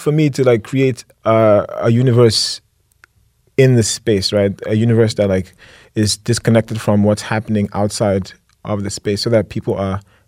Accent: Nigeria; But I'm Nigerian. I cook Nigerian food.

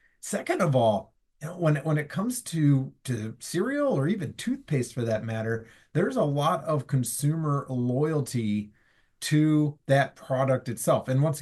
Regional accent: Ohio, United States; especially in my home state of Ohio.

